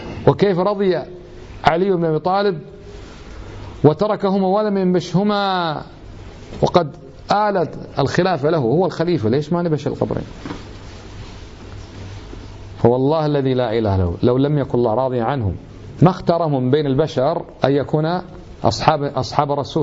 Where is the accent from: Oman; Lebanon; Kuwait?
Kuwait; يقال عنه كيت وكيت وكيت